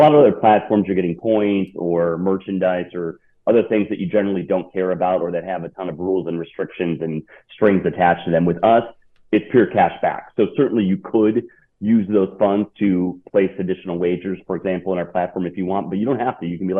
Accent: Wisconsin, United States; now in Miami, United States; So I'm originally from Wisconsin. No hockey team growing up. I live in Miami now, and I'm a diehard Panthers fan.

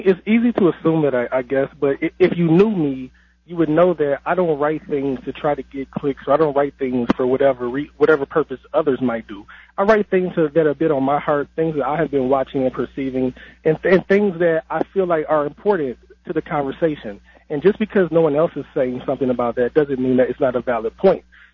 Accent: Detroit, Michigan, United States; now in Port Huron, United States; I've been out in Port Huron now 11 years with this job opportunity, but I'm a born and raised kid from Detroit.

